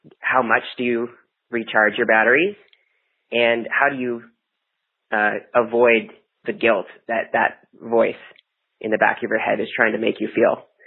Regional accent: Mountain View, California, United States; I'm from Mountain View.

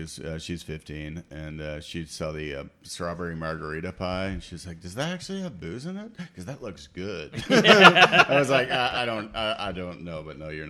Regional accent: Canada; I'm from Canada

